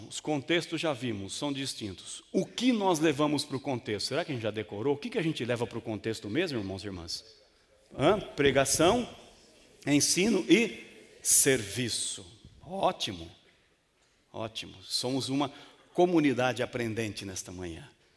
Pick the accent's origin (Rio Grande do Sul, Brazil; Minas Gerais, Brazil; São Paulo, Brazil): São Paulo, Brazil; Marília; now in São Paulo, Brazil; Vim lá do interior de Marília, então, moleque de rua, né? Minha brincadeira era na rua.